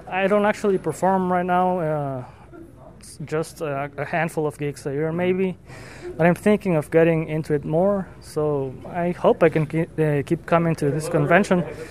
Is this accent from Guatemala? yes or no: yes; Guatemala; I'm from Guatemala, yes.